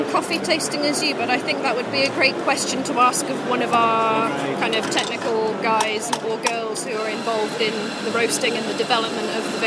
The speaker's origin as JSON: {"language": "English", "region": "Scotland", "country": "United Kingdom", "tie": "born or raised there", "said": "I've lived in Scotland for all bar 4 years of my life."}